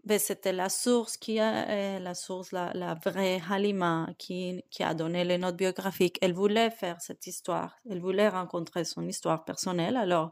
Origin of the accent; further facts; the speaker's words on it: Bogotá, Colombia; moved away as an adult; now in Canada; je suis colombienne, je suis née à Bogota. Je suis venue au Canada quand j'avais 18 ans, après finir l'école secondaire.